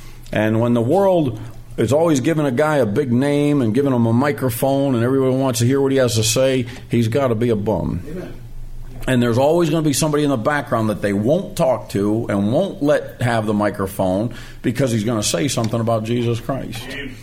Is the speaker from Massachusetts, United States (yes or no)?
yes; Massachusetts, United States; We're all from Massachusetts, and that's a Kennedy state.